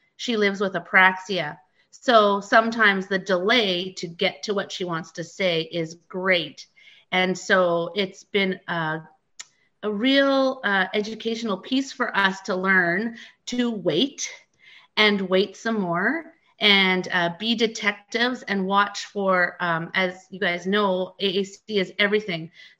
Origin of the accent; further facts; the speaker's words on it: Manitoba, Canada; I was just about to say I'm from Manitoba.